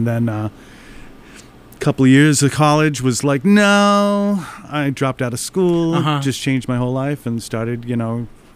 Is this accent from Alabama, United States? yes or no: no; Brockton, Massachusetts, United States; also born or lived in New York; Well, I grew up on the South Shore. So I was born in New York. My parents divorced, and then I was growing up in Brockton.